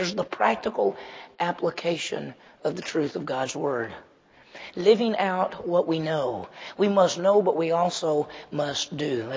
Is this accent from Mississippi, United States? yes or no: yes; Meridian, Mississippi, United States; because I grew up in Mississippi, you think everybody lived on a farm, but I lived in the city. I lived in Meridian, and so I had never been on a farm.